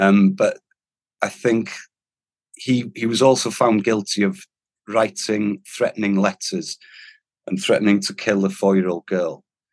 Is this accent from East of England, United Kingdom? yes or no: no; Wales, United Kingdom; first language Welsh; English is a second language; Yeah, that's my first language, yeah.